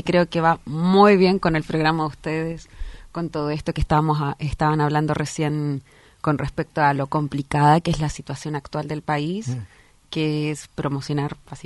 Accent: Chile; moved away as an adult; now in Buenos Aires, Argentina; Yo soy soprano. Soy, como ya dijeron, soy chilena. Soy licenciada de la Universidad Católica de Valparaíso. Y hace 2 años me radiqué acá en Buenos Aires

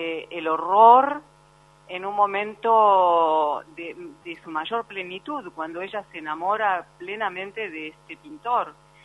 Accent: Argentina; yo soy argentina, por supuesto

